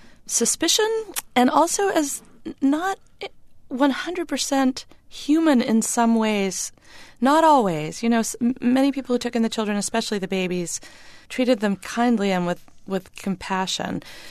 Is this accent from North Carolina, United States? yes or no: no; Bangor, Maine, United States; born or raised there